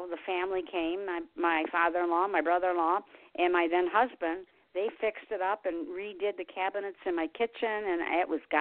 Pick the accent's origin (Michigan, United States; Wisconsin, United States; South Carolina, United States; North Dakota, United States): Michigan, United States; Detroit; And the home that I was raised in Detroit, right in Detroit, that's torn down too.